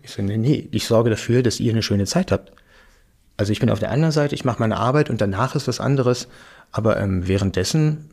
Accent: West Germany, Germany; now in Berlin, Germany; Das hatten wir ja auch nicht so bei uns im Westen.

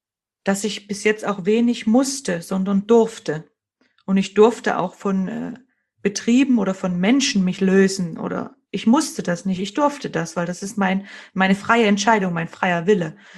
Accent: Bavaria, Germany; also born or lived in East Germany; Ich bin ja in Ostdeutschland geboren und wir sind 91 dann nach Bayern. Da habe ich die ganze Schulzeit gemacht

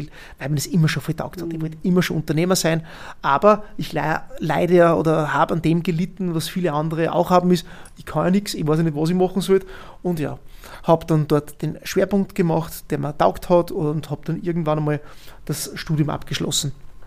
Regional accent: Bad Ischl, Upper Austria, Austria; Denn in Bad Ischl, in meiner Heimatgemeinde, hat es da noch wenig bis gar nichts gegeben.

